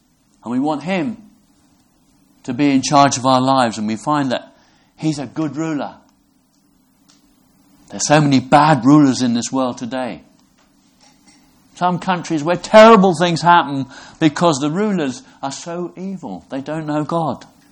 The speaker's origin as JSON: {"language": "English", "town": "Brixham", "region": "South West England", "country": "United Kingdom", "said": "I come from Brixham."}